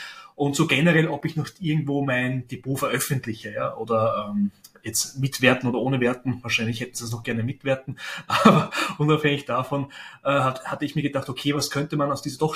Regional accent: Austria; für mich als Österreicher

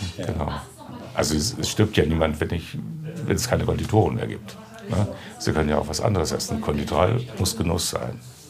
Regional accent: Hildesheim, Lower Saxony, Germany; ich bin sehr behütet aufgewachsen in Hildesheim. Auf dem katholischen Junggymnasium.

